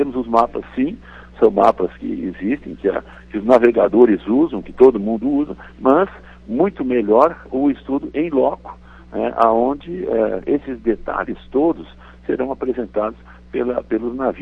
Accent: Candelária, Rio Grande do Sul, Brazil; que é minha terra.

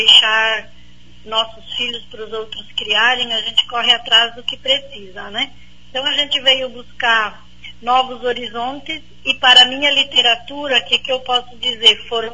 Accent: Guaporé, Rio Grande do Sul, Brazil; Eu sou guaporense, né? Estudei ali no Scalabrini, me formei no magistério. E digo que sou serafinense de coração, porque meus pais moram em Serafina, minhas irmãs, e eu tenho casa.

